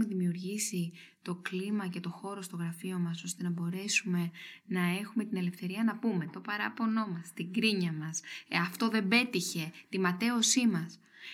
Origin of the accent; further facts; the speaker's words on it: Thessaloniki, Central Macedonia, Greece; born there; Δηλαδή, εγώ σήμερα γεννήθηκα στη Θεσσαλονίκη.